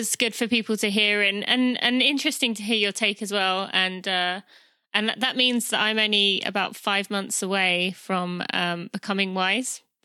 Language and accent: English; United Kingdom; being British, that's a little bit offensive to me.